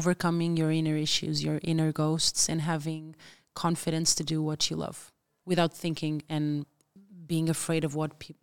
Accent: Pombal, Centro, Portugal; you have ones from Lisbon, you have ones from my hometown, Pombal, which are kind of different.

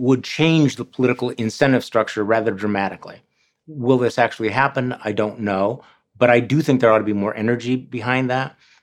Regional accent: Wisconsin, United States; In my home state, one of the brightest young rising stars in the Republican Party was Congressman Mike Gallagher.

